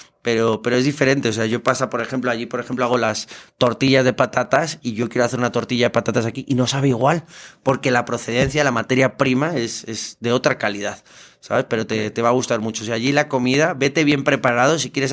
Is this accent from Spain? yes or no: yes; Madrid, Community of Madrid, Spain; De Madrid.